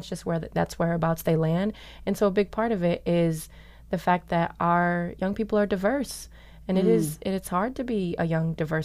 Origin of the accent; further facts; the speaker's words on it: Boston, Massachusetts, United States; I'm from Boston, I'm from Dorchester, and I know so many people who never leave their neighborhoods.